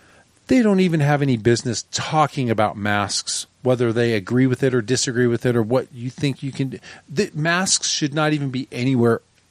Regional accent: Scotland, United Kingdom; now in United States; I'm Scottish, and those guys were voting to stay in the European Union.

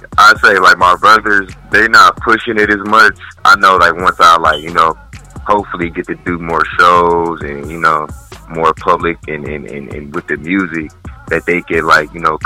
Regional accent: South Carolina, United States; now in Columbus, United States; I grew up actually down south in South Carolina for about 8 years, but I was born here though in Columbus. So like my whole aura and energy is all Columbus, just Midwest.

